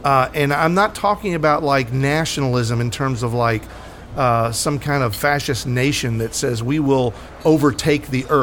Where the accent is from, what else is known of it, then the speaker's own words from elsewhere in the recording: United States; born there; but I'm an American. I was born in America. I love this country. I don't want to go anywhere else.